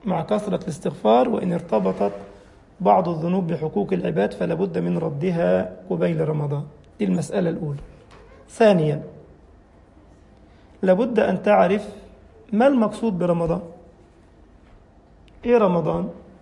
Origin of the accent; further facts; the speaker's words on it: Egypt; عندنا في مصر منطقة كاملة اسمها الإمام الليثي